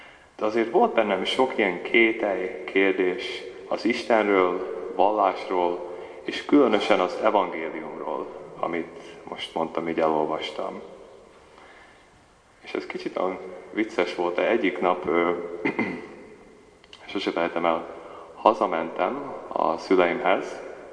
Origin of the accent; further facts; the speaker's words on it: Canada; also born or lived in Hungary; Magyarországon születtem, egy bátyámon, egy nővérem és egy húgom. Csornán voltam megkeresztelve. Az anyukám oldala katolikus, az apukámé mohamedán.